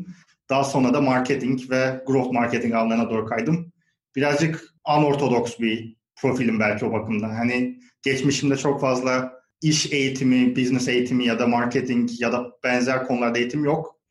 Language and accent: Turkish; Bursa, Turkey; born there; Bursa doğumluyum.